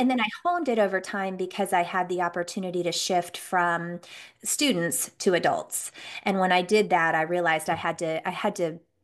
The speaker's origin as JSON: {"language": "English", "town": "Las Vegas", "region": "Nevada", "country": "United States", "tie": "born or raised there", "said": "And so I grew up in Vegas, going to shows and being in shows and knowing how to capture an audience."}